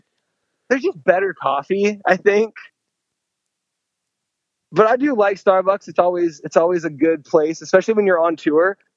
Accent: Seattle, Washington, United States; if they find out we're from Seattle, that stuff.

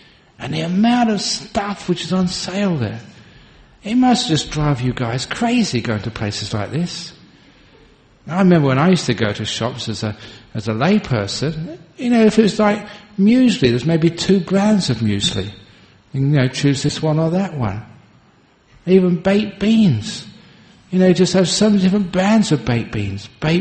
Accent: London, United Kingdom; I remember when I grew up in London, there was only two channels

